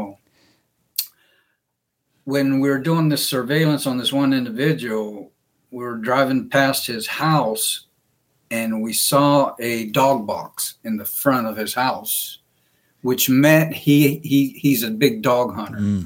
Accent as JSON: {"language": "English", "country": "Guam", "said": "I'm originally from Guam"}